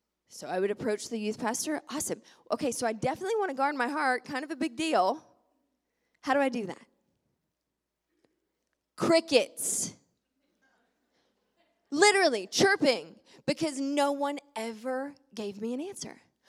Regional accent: Southern United States, United States; I was raised in the South, and we're taught this lie as Southern women.

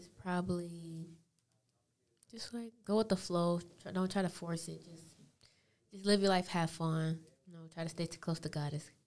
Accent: Detroit, Michigan, United States; I'm from Detroit, Michigan, and I don't really go in my city. Like, I go to school in Mount Clemens, so that's all I be for.

